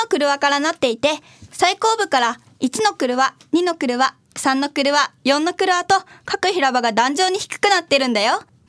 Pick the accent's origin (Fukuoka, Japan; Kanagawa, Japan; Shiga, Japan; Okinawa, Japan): Okinawa, Japan; 中部は私とお嬢の出身地だから